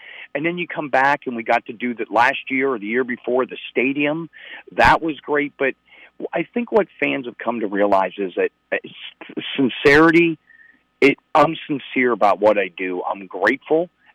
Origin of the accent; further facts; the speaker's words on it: Pittsburgh, Pennsylvania, United States; I'm from Pittsburgh, so I've got some crazy ideas, right?